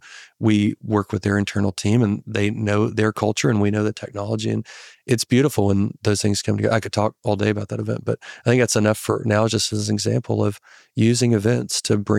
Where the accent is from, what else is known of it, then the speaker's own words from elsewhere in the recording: Arkansas, United States; I keep saying folks because I'm from Arkansas